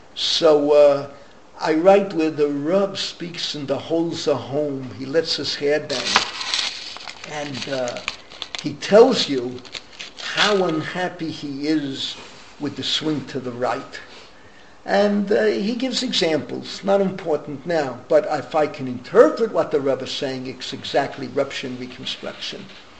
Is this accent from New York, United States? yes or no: yes; New York City, New York, United States; remember, an American kid growing up in the Bronx, 700,000 Jews who saw Shabbos, Kashrut